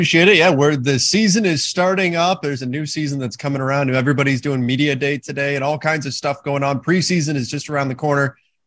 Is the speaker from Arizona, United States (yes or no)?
no; Mission Viejo, California, United States; I grew up in Orange County, which is a little different than L.A. I grew up in Mission Viejo, went to Mission Viejo High School and all of that, graduated from Concordia, which is in Irvine.